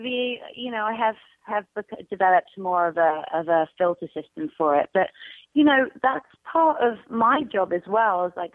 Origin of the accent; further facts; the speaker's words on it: United Kingdom; maybe it's because I'm a Brit, and we sort of take our holidays more seriously